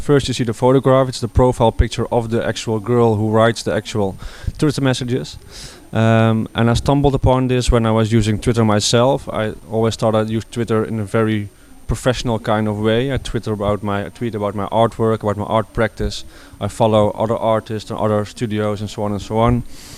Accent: Utrecht, Netherlands; I'm an artist from Utrecht

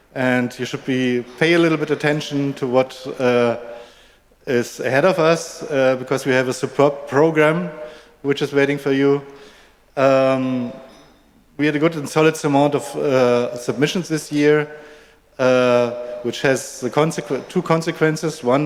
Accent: Hamburg, Germany; I'm from Hamburg

